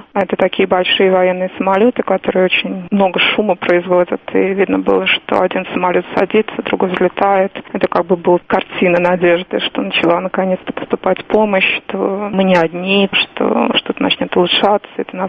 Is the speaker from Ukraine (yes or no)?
no; Moscow, Russia; Я выросла в Москве, никогда не было землетрясений.